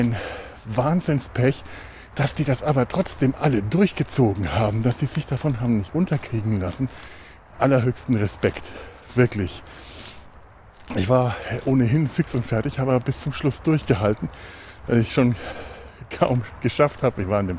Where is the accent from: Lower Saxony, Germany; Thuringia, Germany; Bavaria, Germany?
Bavaria, Germany; hier bei uns in Franken